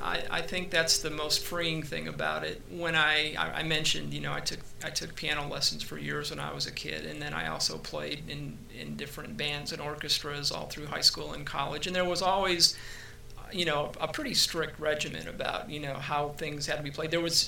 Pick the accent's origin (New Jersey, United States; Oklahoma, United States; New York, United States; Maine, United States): New York, United States; Buffalo; I am originally from Western New York, outside of Buffalo, New York